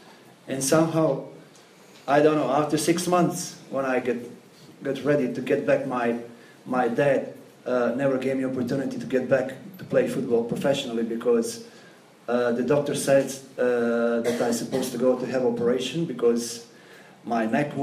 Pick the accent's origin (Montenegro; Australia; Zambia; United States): Montenegro; English is a second language; I'm from Montenegro originally, and I lived in this country 16 months